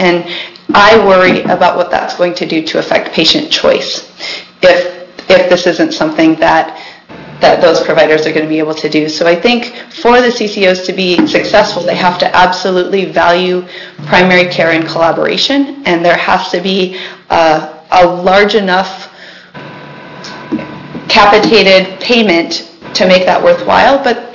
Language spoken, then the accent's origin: English; Enterprise, Oregon, United States; for the record … I'm from Wallowa County in the town of Enterprise.